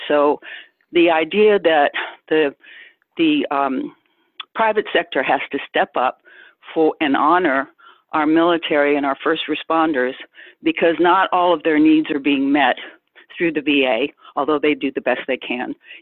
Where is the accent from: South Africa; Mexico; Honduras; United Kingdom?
United Kingdom; England; now in Nashville, United States; I'm an English girl, so we call it a farm, not a ranch.